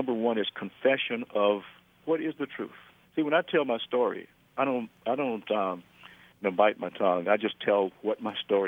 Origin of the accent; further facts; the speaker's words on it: Alabama, United States; You know, when I was growing up in Alabama, I could not have imagined even heaven being integrated.